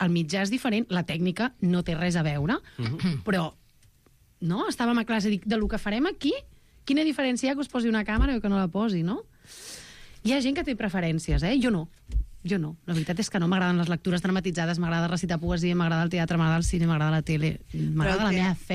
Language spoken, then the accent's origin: Catalan; Sabadell, Catalonia, Spain; Jo anava al centre parroquial Sant Vicenç del meu barri, de la Creu Alta de Sabadell